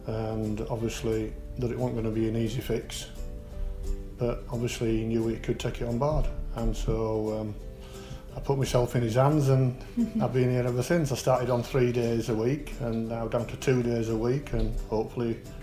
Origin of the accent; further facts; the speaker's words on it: Harrogate, Yorkshire and the Humber, United Kingdom; I'm from Harrogate.